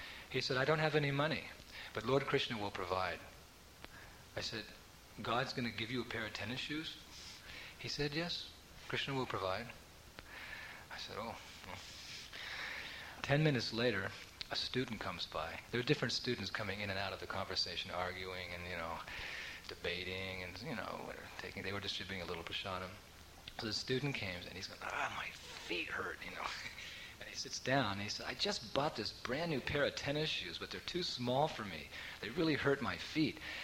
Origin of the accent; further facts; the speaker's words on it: San Francisco, California, United States; Actually, I'm not from there. I'm from San Francisco.